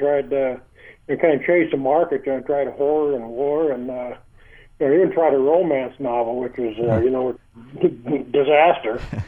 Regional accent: Mitchell, United States; You know, I grew up in Mitchell, and I just about lived in that Carnegie Library, and I'd go there, and it was pretty poor

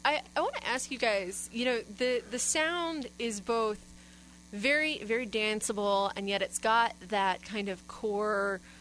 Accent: Midwest, United States; accent: Midwestern; I'm not going to let my Midwestern accent get in the way of that this time.

